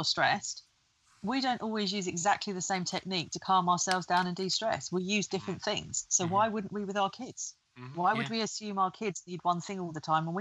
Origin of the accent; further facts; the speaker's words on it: United Kingdom; We'd have a chat about the weather as we do, because we're British and you talk about the weather all the time.